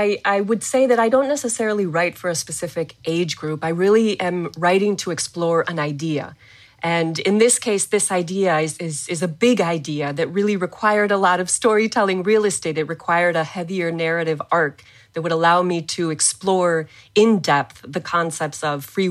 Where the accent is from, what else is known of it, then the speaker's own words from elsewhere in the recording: Mexico City, Mexico; I was born and raised in Mexico City. I grew up reading and being exposed to magical realism.